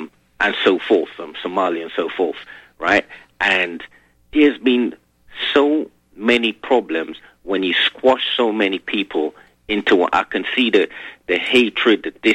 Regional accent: London, United Kingdom; born there; also born or lived in Trinidad and Tobago; I was born in South London in 1961. I went back to the Caribbean, the island of Trinidad and Tobago for a while, and then I came back here to complete college and etc. Then I decided to stay.

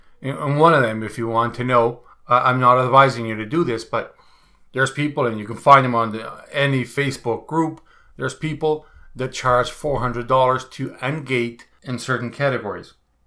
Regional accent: Canada; just because I'm Canadian and I was going to import it to Canada and then sell it in the US, of course.

